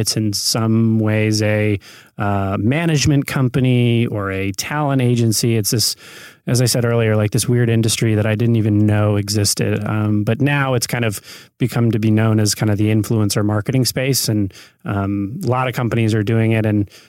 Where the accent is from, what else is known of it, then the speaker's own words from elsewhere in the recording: Michigan, United States; also born or lived in New York; now in Los Angeles, United States; Growing up in Michigan and then spending some years in New York, I was ready for the sunshine. So I came out here to Los Angeles on a job and apartment hunt